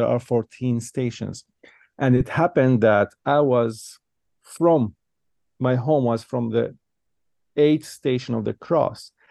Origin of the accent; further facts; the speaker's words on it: Jerusalem, Jerusalem District, Israel; As we said, I'm from Israel, from Jerusalem, and I belong to the Maronite community. And I was born and raised inside the Christian quarter.